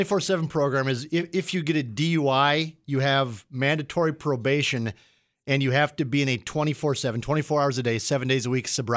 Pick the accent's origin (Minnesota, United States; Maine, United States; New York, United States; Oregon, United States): Minnesota, United States; So if I'm from Minnesota, for example, which I am